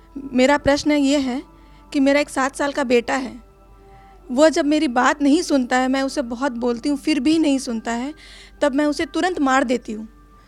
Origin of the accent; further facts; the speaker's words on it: Kolkata, West Bengal, India; मैं कलकत्ता से आई हूँ।